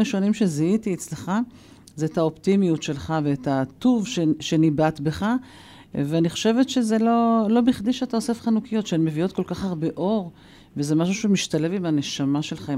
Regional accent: Northern District, Israel; born there; וגם אני לידת הצפון, נכון.

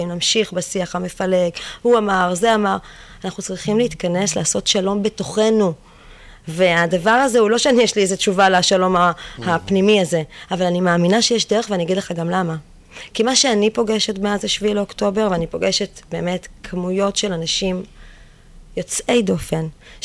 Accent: Bat Yam, Tel Aviv District, Israel; אני גדלתי בבית ים.

